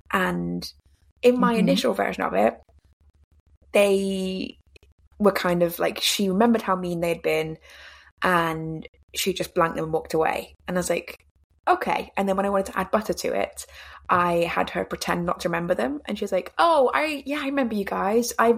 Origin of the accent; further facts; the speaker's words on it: England, United Kingdom; I hate saying that because I'm English